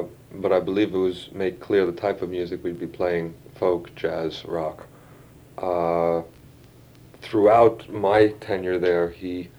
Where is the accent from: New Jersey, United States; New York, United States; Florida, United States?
New York, United States; New York City; moved away as an adult; I was born in New York City in 1945, lived there until 1966.